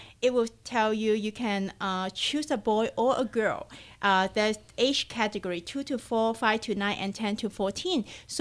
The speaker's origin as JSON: {"language": "English", "country": "Hong Kong", "moved": "yes", "lives_now": "Los Angeles, United States", "said": "I am originally from Hong Kong."}